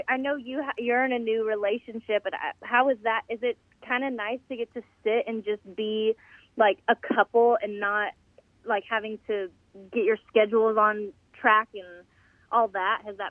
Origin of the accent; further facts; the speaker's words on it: Texas, United States; I actually was fluent as a child growing up in Texas, like South Texas.